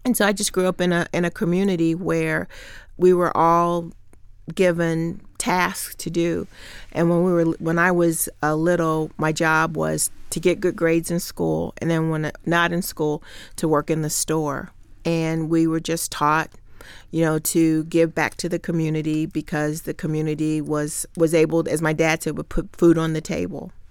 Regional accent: Hamilton, Ohio, United States; born there; now in Toledo, United States; I was born in Hamilton, Ohio, which is a city northwest of Cincinnati.

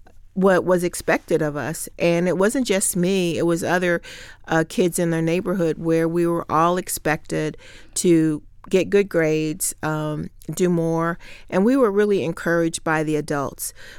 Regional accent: Hamilton, Ohio, United States; born there; now in Toledo, United States; I was born in Hamilton, Ohio, which is a city northwest of Cincinnati.

